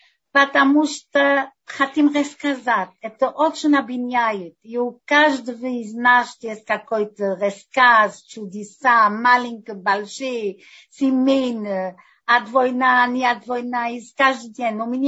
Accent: Ukraine; Я помню, я из Украины, я помню, что были свечи на окно из еврея, которые жили в нашем местечке.

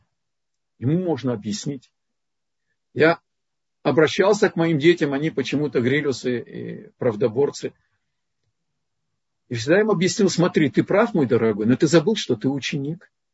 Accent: Russia; accent: Russian; Папа перестал поднимать телефоны, чтобы мой русский акцент не помешал сватовству.

